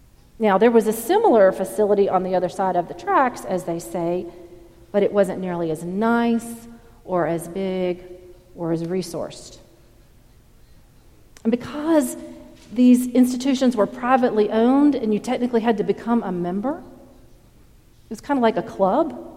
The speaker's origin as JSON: {"language": "English", "region": "the South", "country": "United States", "tie": "born or raised there", "said": "I grew up in the South in a community whose economy for years was based on the textile industry and locally run cotton mills."}